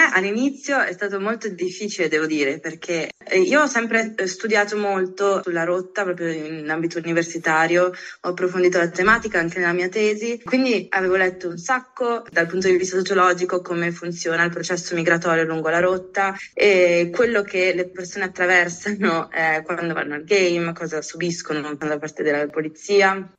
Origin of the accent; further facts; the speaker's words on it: Udine, Friuli-Venezia Giulia, Italy; ho 25 anni e sono di Udine e in questo momento mi trovo a Bihać come volontaria di servizio civile